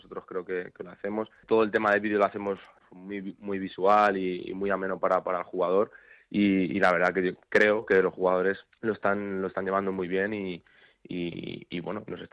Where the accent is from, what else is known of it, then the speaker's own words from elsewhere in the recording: Valdemoro, Community of Madrid, Spain; defendiendo al club de mi pueblo. Y bueno, y esperemos que sigamos tirando para arriba y que se siga escuchando Valdemoro en el fútbol madrileño.